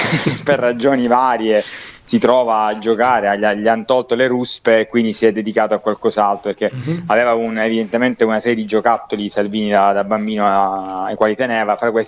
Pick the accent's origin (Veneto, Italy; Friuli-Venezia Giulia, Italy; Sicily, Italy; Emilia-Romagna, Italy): Sicily, Italy; è veramente a me da siciliano fa venire i brividi